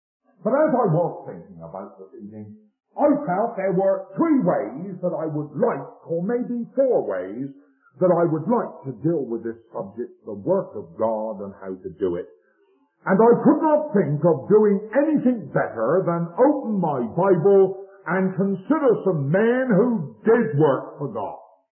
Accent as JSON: {"language": "English", "region": "England", "country": "United Kingdom", "said": "So may I, as an Englishman, try and tell it."}